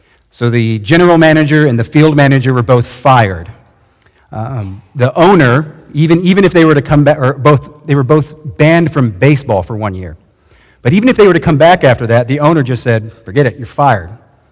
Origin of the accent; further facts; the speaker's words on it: Texas, United States; So I'm from Texas, and I love Texas, and I'll put Texas in any illustration I possibly can.